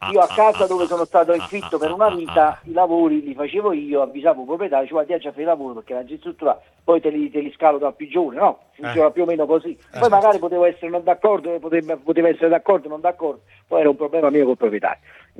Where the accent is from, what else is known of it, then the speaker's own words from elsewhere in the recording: Naples, Campania, Italy; Questo è un difetto nostro caratteriale, noi come napoletani, perché ne abbiamo subite di tutti i colori